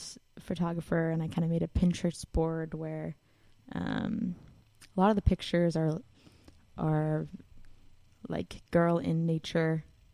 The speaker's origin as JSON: {"language": "English", "region": "New York", "country": "United States", "said": "I'm from Long Island, 516."}